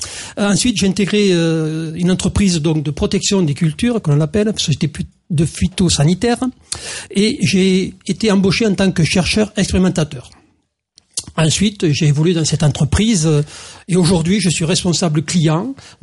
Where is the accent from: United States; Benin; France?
France; Saint-Nicolas-de-la-Grave, Occitanie; j'ai donc 56 ans, je suis né à Moissac, tout à côté. Et donc j'ai toujours vécu à Saint-Nicolas-de-la-Grave, j'ai fait mes études primaires à Saint-Nicolas-de-la-Grave